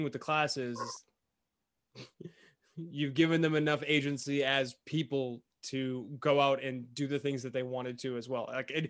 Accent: Boston, Massachusetts, United States; I'm from Massachusetts, from Boston, but I'm a Steelers fan.

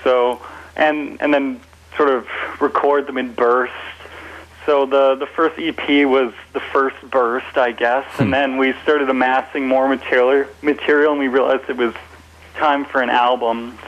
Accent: Edmonton, Alberta, Canada; We grew up with him in Edmonton

